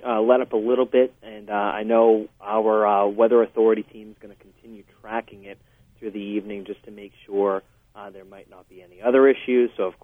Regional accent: New England, United States; I am from New England originally, so I'm no stranger to how quickly weather can turn here.

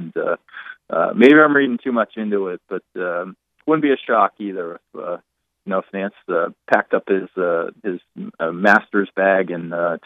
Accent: Maine, United States; We're both from Maine.

